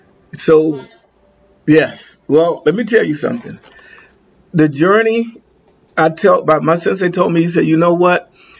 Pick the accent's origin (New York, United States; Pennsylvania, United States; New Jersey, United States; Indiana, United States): Pennsylvania, United States; But I was raised up in the Pennsylvania.